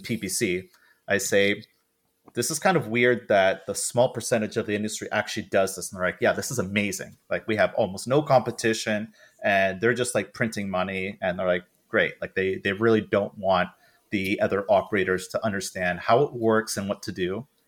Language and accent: English; Canada; I'm from Canada and you're not used to things.